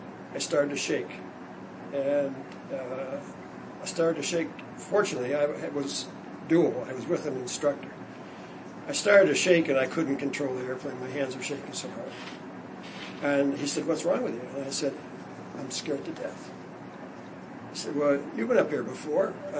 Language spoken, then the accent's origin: English; Omaha, Nebraska, United States; born and raised in Omaha, Nebraska, which is the cold part of the country.